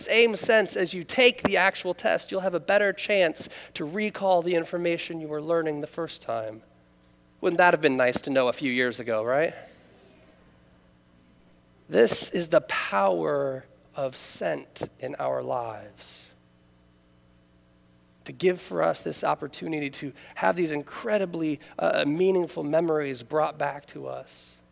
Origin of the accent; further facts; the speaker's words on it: Kettering, Ohio, United States; also born or lived in Columbus, United States; I spent the better part of 10 years of my life living in Columbus, Ohio. This behind my hometown of Kettering, this is where I've spent the most years of my life